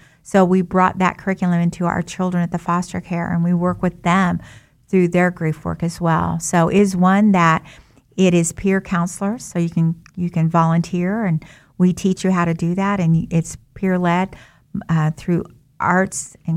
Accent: Wichita, Kansas, United States; And so I was one of those little children. So yeah, I'm from Wichita.

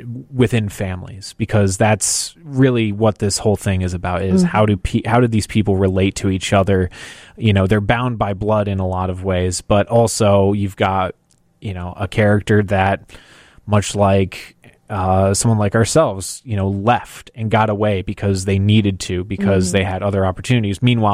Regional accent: Palatine, Illinois, United States; I'm from Palatine.

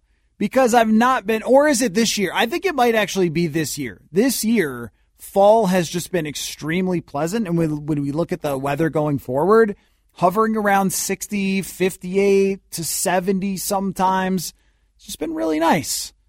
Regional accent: Minnesota, United States; I'm not tan. I'm from Minnesota.

